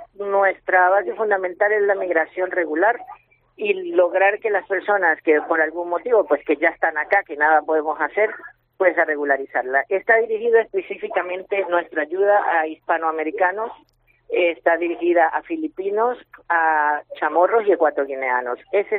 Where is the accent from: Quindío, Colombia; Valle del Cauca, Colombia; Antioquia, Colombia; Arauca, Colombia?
Arauca, Colombia; born there; yo nací en Arauca, que es frontera con el estado Apure, Venezuela, y pues mi idiosincrasia es colombo-venezolana